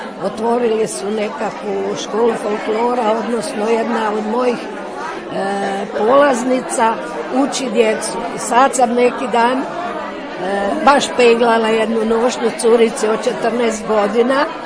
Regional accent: Pitomača, Virovitica-Podravina County, Croatia; born there; Ja sam rođena u Pitomači, u Dravskoj ulici. Išla sam u srednju školu u Viroviticu i višu ekonomsku sam završila u Sloveniji.

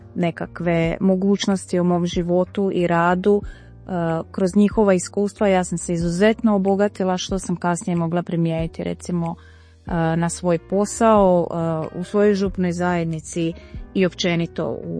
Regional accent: Vinkovci, Vukovar-Syrmia County, Croatia; živim i dolazim iz Vinkovaca.

